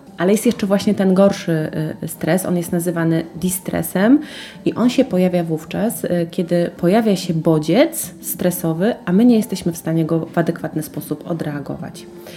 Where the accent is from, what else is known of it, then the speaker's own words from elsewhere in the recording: Pomeranian Voivodeship, Poland; Pochodzę z Kaszub, święta spędzaliśmy u moich rodziców.